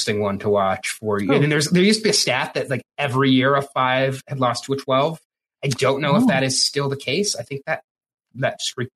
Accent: Michigan, United States; Growing up in Michigan State country, that's kind of how it was.

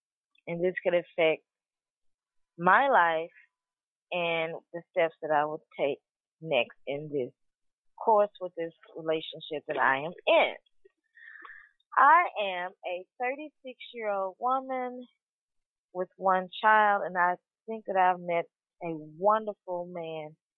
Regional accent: the South, United States; I am from the South, and I don't want to shack

